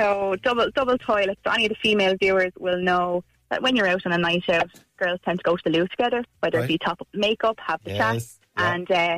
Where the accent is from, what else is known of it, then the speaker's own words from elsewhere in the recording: Tipperary, Munster, Ireland; I'm from Tipperary. I'm actually here at the moment